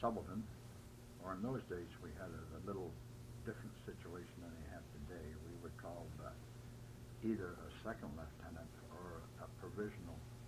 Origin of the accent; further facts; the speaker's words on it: Calgary, Alberta, Canada; also born or lived in England; Well, I was born in 1904 in England, and came to Canada in 1912, and settled in Calgary.